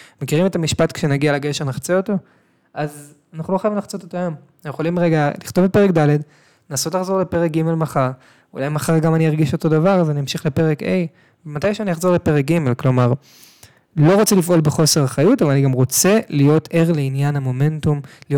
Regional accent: Tel Aviv, Tel Aviv District, Israel; עכשיו, אני גדלתי בתל אביב.

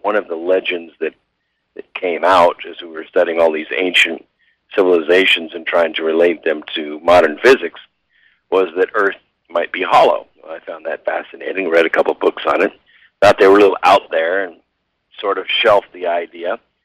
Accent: California, United States; Sure. I grew up in California, went in the Air Force in 1973, studied electronics and physics there, got out, went to college

